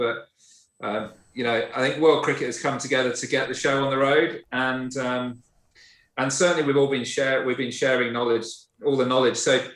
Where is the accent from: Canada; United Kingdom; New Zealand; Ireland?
United Kingdom; England; I grew up in England, supported England all my life